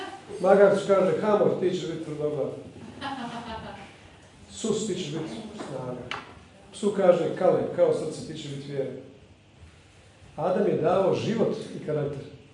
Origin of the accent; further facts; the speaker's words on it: Dalmatia, Croatia; Kod nas u Dalmaciji postoje divlje biljke.